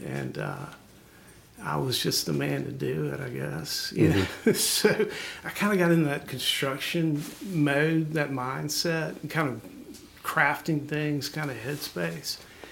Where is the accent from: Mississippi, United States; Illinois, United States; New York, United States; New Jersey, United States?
Mississippi, United States; also born or lived in Anniston, Alabama; now in Birmingham, United States; I was born in Anniston, and then we moved to Mississippi through my formative years till about 83, and then back to Alabama. And I've been in Birmingham since 1989.